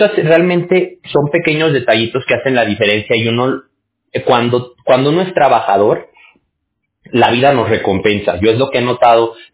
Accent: Mexico; now in California, United States; Yo soy mexicano, yo soy de México.

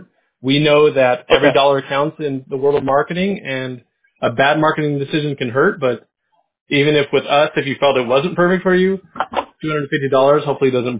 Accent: California, United States; I know that when I said I was from California, you thought I was going to jump out of the water with the ice.

